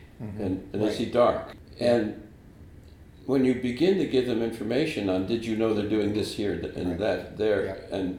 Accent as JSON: {"language": "English", "town": "Racine", "region": "Wisconsin", "country": "United States", "said": "My language on this is, I'm from Racine, Wisconsin."}